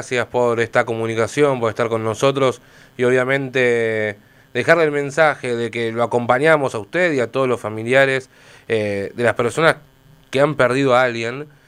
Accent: Argentina; como argentino

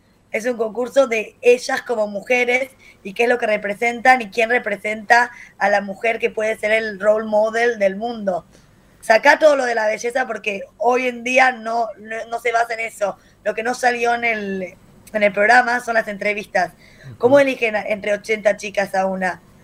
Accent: Buenos Aires, Argentina; now in Tel Aviv, Israel; Soy de Argentina, de Buenos Aires, y vivo hace 8 años en Israel, en Tel Aviv

